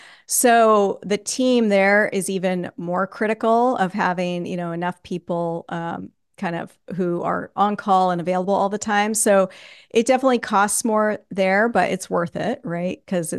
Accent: New England, United States; So yeah, I grew up in New England. I know what the snow is like.

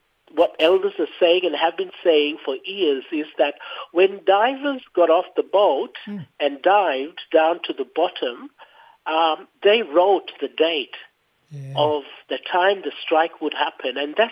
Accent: Coconut Island, Queensland, Australia; I'm a Kulkalaig from Puruma, Coconut Island, in the central part of the Torres Strait, with ancestral connections to the Meriam people of Ugar, Erub, and Mer

